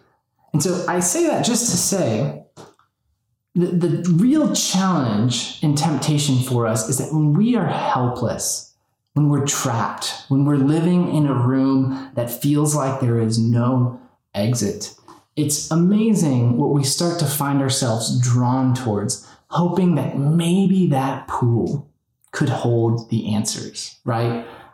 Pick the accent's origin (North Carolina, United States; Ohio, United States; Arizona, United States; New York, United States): Arizona, United States; I'm actually from Arizona. My family lives in Arizona.